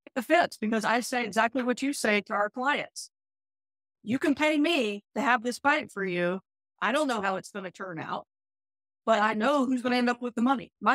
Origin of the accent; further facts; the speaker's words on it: Tennessee, United States; moved away as an adult; also born or lived in North Carolina; You know, I'm from Tennessee originally, but I've lived in North Carolina since I was 18.